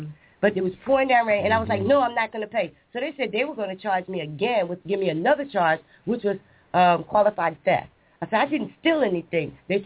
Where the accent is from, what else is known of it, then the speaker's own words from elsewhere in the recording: United States; They didn't know I was American at the time.